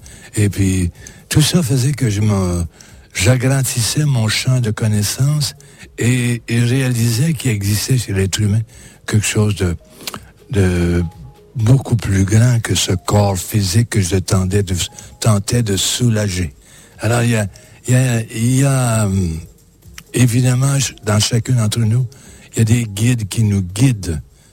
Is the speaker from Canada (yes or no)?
yes; Quebec, Canada; Ah mais dis donc, je suis du Québec évidemment.